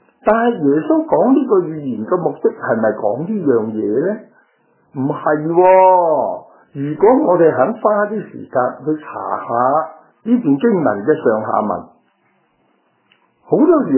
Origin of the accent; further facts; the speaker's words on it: China; 就系我哋中国人讲嘅明察秋毫之末而不见而生